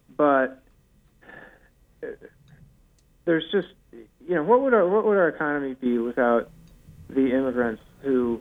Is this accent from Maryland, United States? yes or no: no; Nebraska, United States; I grew up in Nebraska, and a whole lot of older folks were German and spoke German in their homes, and their grandparents didn't speak English.